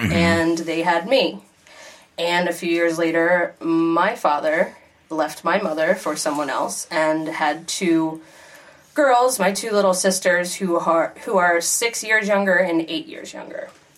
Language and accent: English; Towson, Maryland, United States; Born and raised in Towson, Maryland.